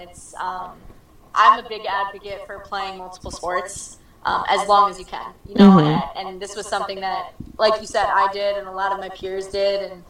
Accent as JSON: {"language": "English", "town": "Long Island", "region": "New York", "country": "United States", "said": "So it was something that I definitely was surrounded by, just because I was from Long Island, and that's what, you know, it was so popular, and it still is to this day."}